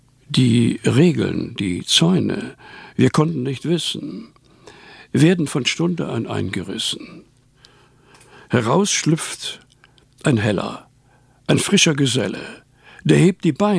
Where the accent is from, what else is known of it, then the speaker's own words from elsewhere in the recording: North Rhine-Westphalia, Germany; Dann habe ich in der Kinderseite bei uns im Ruhrpott war ich, ne?